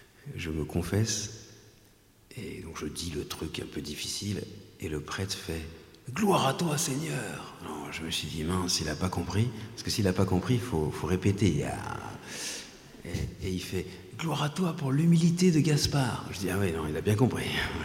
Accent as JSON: {"language": "French", "town": "Ars", "region": "Auvergne-Rhône-Alpes", "country": "France", "said": "moi, je viens d'Ars"}